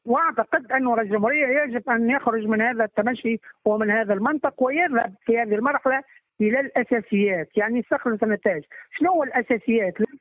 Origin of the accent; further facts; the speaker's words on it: Tunisia; وتستنزفنا نحن كتونسيين.